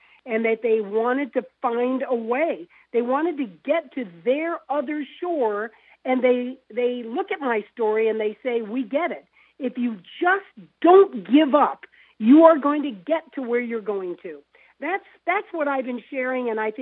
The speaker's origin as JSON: {"language": "English", "region": "Florida", "country": "United States", "tie": "born or raised there", "said": "southern Florida, right north of Miami. Literally, overnight, thousands of Cuban exiles came flooding into my hometown."}